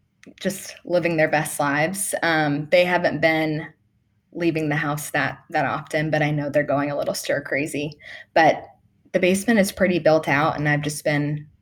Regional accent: Atlanta, Georgia, United States; So I was born in Atlanta, and I grew up here, went to high school here, and then actually went to Georgia Tech for college. So I lived in Midtown.

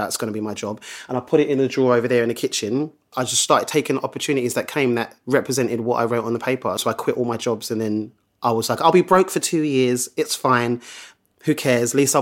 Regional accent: London, United Kingdom; accent: London; I'm really London. Like, my accent is really, really like fast.

